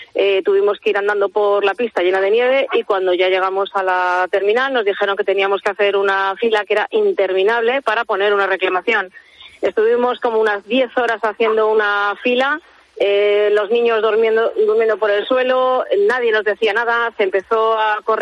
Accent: Madrid, Community of Madrid, Spain; Sí, somos de Madrid.

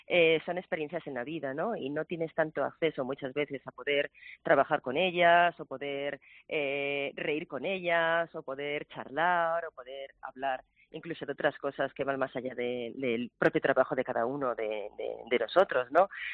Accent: Madrid, Community of Madrid, Spain; also born or lived in Toledo; yo nunca he vivido Toledo, yo siempre he vivido en Madrid. Nací en Toledo, pero siempre he vivido en Madrid. Y el taller de mi madre estaba en Madrid y me crié entre máquinas de coser, patrones, etcétera.

